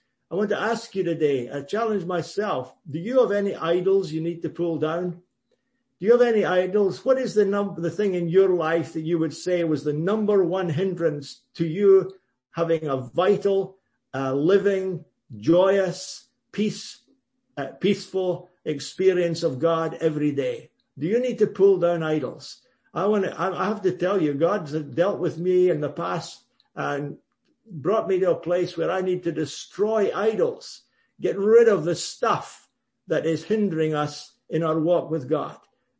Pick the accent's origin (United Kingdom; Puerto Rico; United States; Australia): United Kingdom; Scotland; I thank God for my heritage in the assemblies when I was a boy and growing up in Scotland.